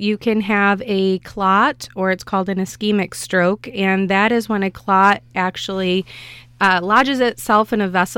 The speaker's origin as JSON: {"language": "English", "town": "Wayland", "country": "United States", "tie": "born or raised there", "said": "I was born and raised in Wayland, so a small little town south of here."}